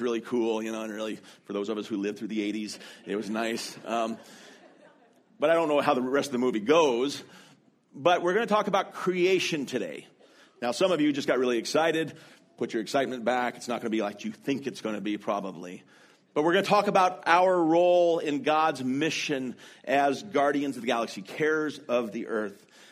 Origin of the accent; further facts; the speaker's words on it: Oregon, United States; I would never have said that growing up in Oregon.